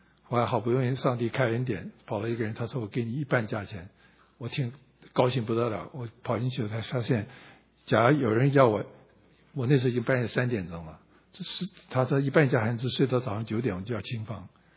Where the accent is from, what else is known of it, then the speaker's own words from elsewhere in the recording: China; 我们中国人是说好，我现在做不好